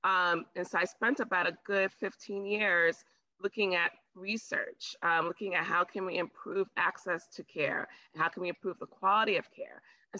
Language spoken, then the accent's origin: English; New York City, New York, United States; even though I grew up in New York City, I didn't deal with, thankfully, I didn't have a lot of interactions with racist individuals.